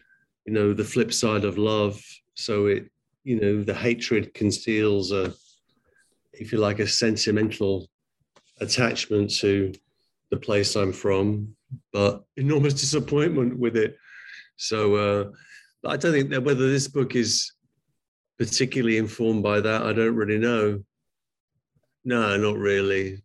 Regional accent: England, United Kingdom; So I'm from England.

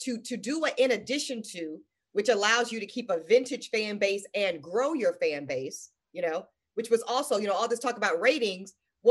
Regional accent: the South, United States; I loved Dallas, maybe because I'm from the South.

